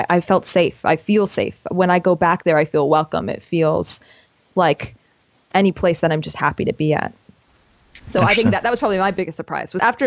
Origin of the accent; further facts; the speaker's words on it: Florida, United States; That's good, because I'm from Florida originally, so this one's tough for me, because close to home is almost always when we're on the beach.